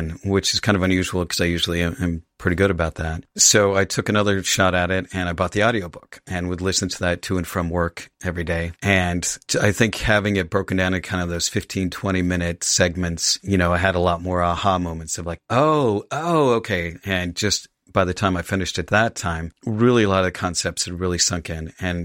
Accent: Salt Lake City, Utah, United States; also born or lived in Virginia; So pretty much grew up in Salt Lake. We moved to Virginia when I was, fifth grade. So I spent a few years out there, which I absolutely loved living out there. And then we moved to a small town in southern Utah

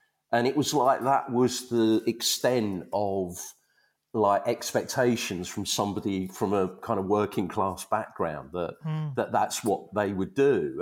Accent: Leytonstone, London, United Kingdom; But no, I am an Essex boy.

